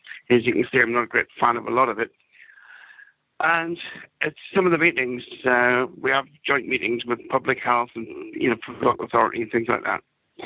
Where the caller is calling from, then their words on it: North East England, United Kingdom; I live in Northumberland.